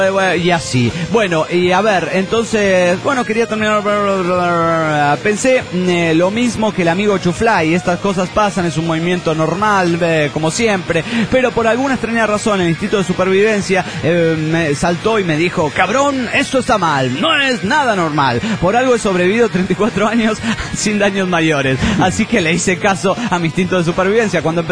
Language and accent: Spanish; Oaxaca, Mexico; de Oaxaca.